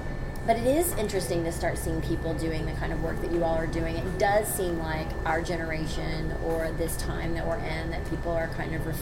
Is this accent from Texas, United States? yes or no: no; Tennessee, United States; well, I'm from Tennessee